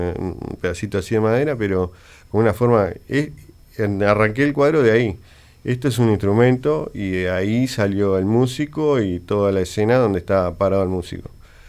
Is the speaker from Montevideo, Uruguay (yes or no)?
yes; Montevideo, Uruguay; En el municipio F, sí, exactamente.